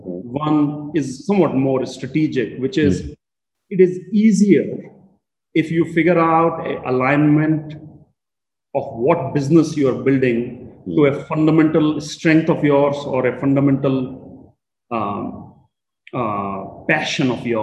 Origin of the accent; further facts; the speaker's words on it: North India, India; I'm from North India, she's from South